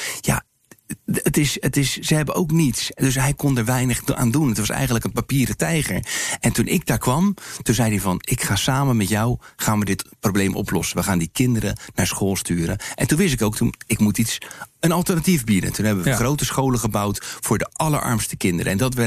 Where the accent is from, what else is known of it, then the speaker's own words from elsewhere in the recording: Netherlands; Ik zeg, ik kom uit Nederland